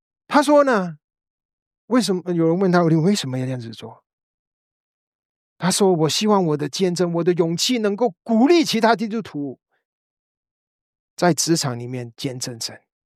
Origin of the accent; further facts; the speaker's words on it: China; 那我们是中国人华人啊